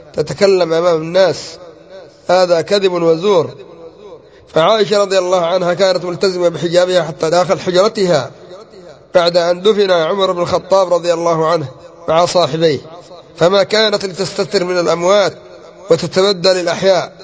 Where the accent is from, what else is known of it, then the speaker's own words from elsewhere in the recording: Yemen; كلهم كما يقال المثل عندنا في اليمن جدت الكلاب واحدة